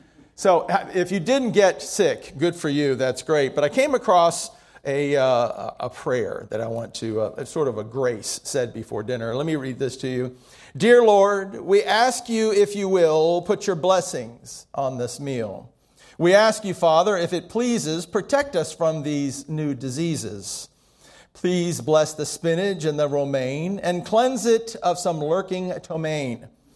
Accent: Miami, Florida, United States; I don't make a secret that I was born in Miami and went to elementary school in Miami, and I walked to school every day.

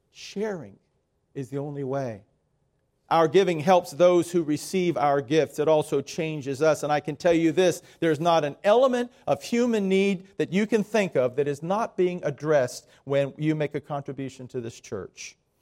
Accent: Miami, Florida, United States; I grew up in Miami. I know that area very well.

